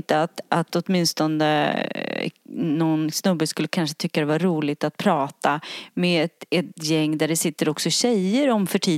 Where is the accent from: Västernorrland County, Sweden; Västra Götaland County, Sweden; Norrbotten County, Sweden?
Västernorrland County, Sweden; Ulvöja; Och att vi ska få åka till Ulvöja där vi växte upp.